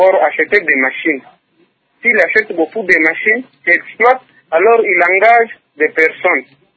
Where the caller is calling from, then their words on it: Lubumbashi, Haut-Katanga, DR Congo; c'est le chômage ici chez nous au Congo.